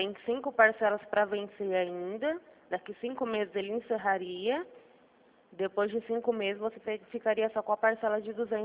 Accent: Araçatuba, São Paulo, Brazil; De Araçatuba.

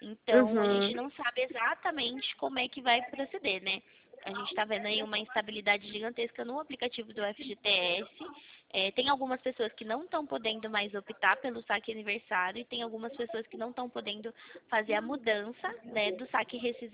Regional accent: Campinas, São Paulo, Brazil; eu sou daqui do interior de Campinas

